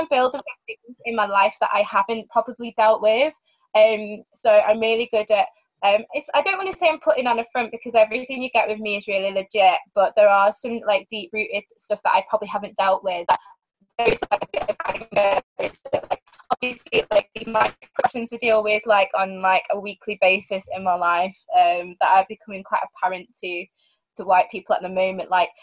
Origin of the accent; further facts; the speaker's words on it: Manchester, North West England, United Kingdom; I'm from Manchester, for not many people that know, I don't know.